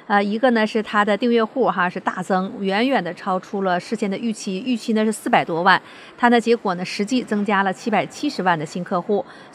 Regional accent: Northeast China, China; 今天呢整个的裁员的消息简直是我们东北人叫呼啦呼啦的哈

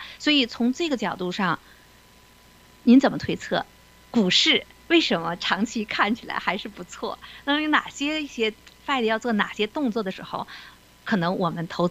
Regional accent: United States; 就是叫做我们美国人都知道叫住房的抵押贷款那种支持的那种资金吧哈

